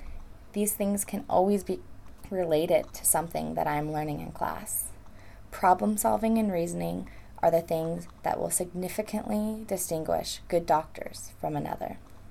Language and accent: English; Camarillo, California, United States; I'm originally from Camarillo, California. Most people know the area as Ventura County. It is located about 3 hours north of San Diego, right on the coast.